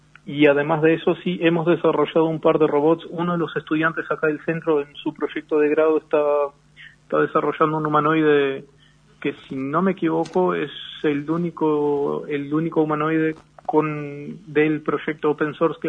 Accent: Rivera, Uruguay; específicamente yo sí soy de acá de Rivera, soy estudiante en el ITR, el Instituto Regional, que justamente está acá en Rivera

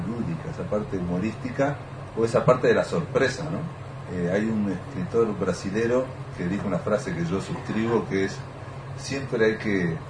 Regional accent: Fray Bentos, Río Negro, Uruguay; Yo soy de Fray Bentos, igual que … que está acompañándome, somos los dos Fray Bentos

